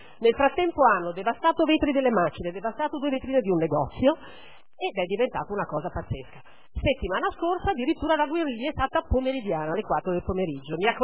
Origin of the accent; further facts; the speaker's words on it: Milan, Lombardy, Italy; born there; Io sono nata in Giambellino e abito esattamente di fronte a Largo Balestra.